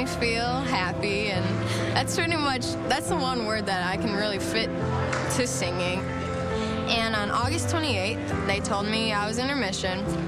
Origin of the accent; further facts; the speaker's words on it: Grand Rapids, Ohio, United States; I'm from a really small town in Ohio. It's called Grand Rapids.